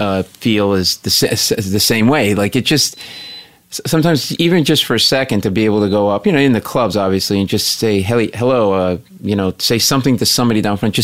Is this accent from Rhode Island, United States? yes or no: yes; Providence, Rhode Island, United States; Providence, Rhode Island.